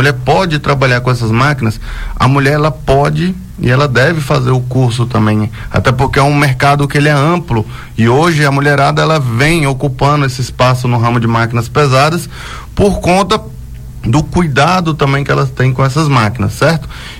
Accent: Brasília, Federal District, Brazil; Eu sou de Brasília, DF.

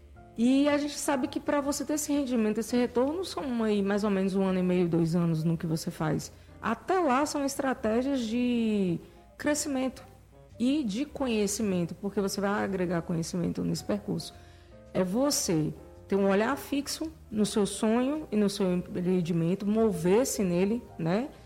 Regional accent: Itapetinga, Bahia, Brazil; eu sou de Itapetinga, gente, eu não sou de Vitória da Conquista. Vitória da Conquista me abraçou. Eu vim trabalhar aqui no Senac.

